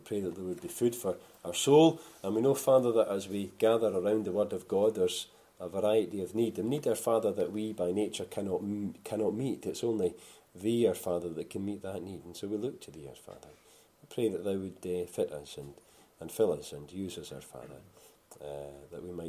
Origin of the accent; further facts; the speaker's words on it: Scotland, United Kingdom; being a Scotsman, I find disappointment quite encouraging.